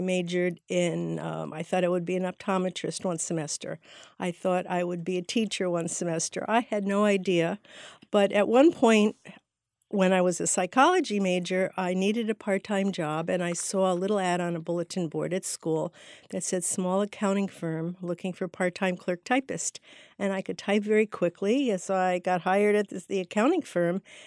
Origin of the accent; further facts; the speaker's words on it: Connecticut, United States; My father's brother married a woman who was born and raised in Paris, and she had a gigantic influence on my life from the time I was very small. I grew up in Connecticut.